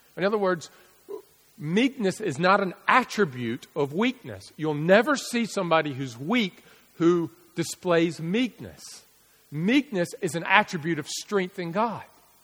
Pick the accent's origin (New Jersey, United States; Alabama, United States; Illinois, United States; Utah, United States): Alabama, United States; I am a redneck from Alabama and I just want to punch somebody sometimes.